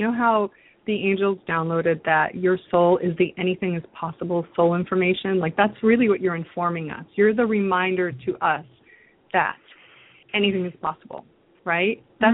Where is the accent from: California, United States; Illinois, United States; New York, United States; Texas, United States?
California, United States; Redondo Beach; I was raised in Redondo Beach, and so we were at the beach all the time.